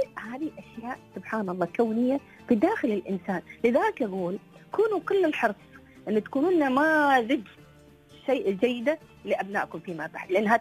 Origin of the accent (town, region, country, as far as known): United Arab Emirates